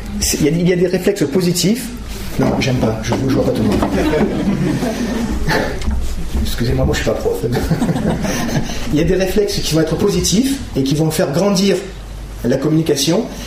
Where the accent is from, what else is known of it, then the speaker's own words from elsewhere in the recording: Marseille, Provence-Alpes-Côte d'Azur, France; Je viens de Marseille.